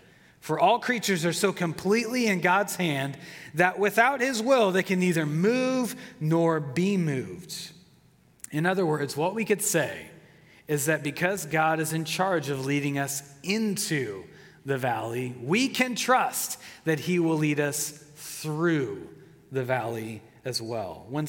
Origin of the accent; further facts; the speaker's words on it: Minneapolis, Minnesota, United States; as a kid, I grew up in Minneapolis, and my family had a large basement in the downstairs of our house